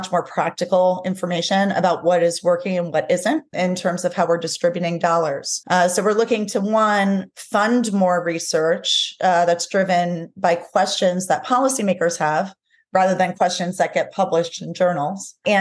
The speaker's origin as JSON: {"language": "English", "region": "New Jersey", "country": "United States", "said": "So first of all, I'm Italian and from New Jersey, so the glass is always half empty."}